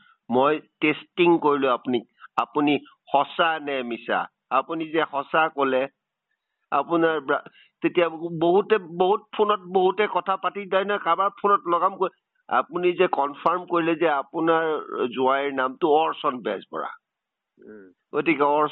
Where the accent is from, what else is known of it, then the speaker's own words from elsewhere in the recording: Jaji, Assam, India; আমাৰ ঘৰ জাজিত আছিলে, এই ডুমৰ দলং ফিল্ডৰ ওচৰ জাজি, এইখন জাজি নহয় সিখন জাজি।